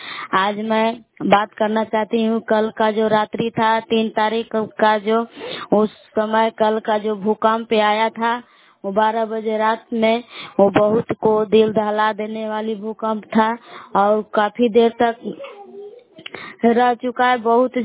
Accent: Bilas, Bihar, India; मैं ग्राम बिलास जिला कैमूर भभुआ के रहने वाली हूँ।

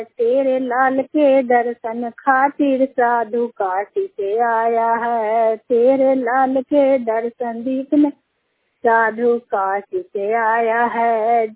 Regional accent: Bihar, India; बिहार राज्य नालंदा जिला की रहने वाली हूँ, ग्राम छोटी अमर पोस्ट गोसाईमठ थाना हरनौत बिहार के निवासी हूँ

